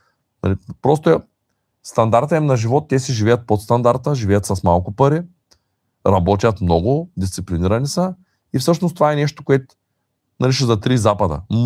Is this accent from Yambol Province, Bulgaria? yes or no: no; Shumen, Shumen Province, Bulgaria; аз съм момченце от Чумен, нали, не съм обикарал много по света.